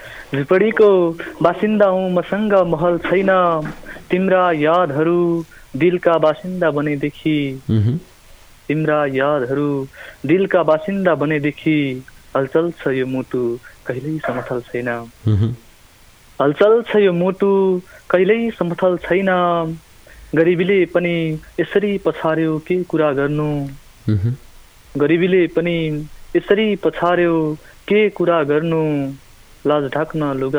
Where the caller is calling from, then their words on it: Birendranagar, Karnali Province, Nepal; म यतै वीरनगर छु, रेडियो भेरीभन्दा अलिक तलतिर यो नौलापुर।